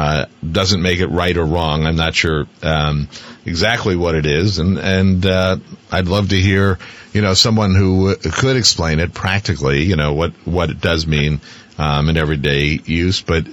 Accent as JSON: {"language": "English", "town": "Berlin", "region": "Vermont", "country": "United States", "tie": "born or raised there", "lives_now": "Waterbury, United States", "said": "I may live in Waterbury now, but I grew up in Berlin."}